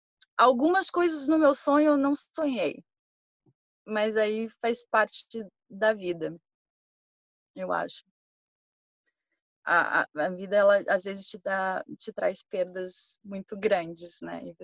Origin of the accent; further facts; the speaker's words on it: Brazil; moved away; eu sou brasileira, né? Por mais que eu moro aqui há 14, 15 anos, eu nunca passei, eu passei um inverno aqui. Todo inverno eu vou pro Brasil.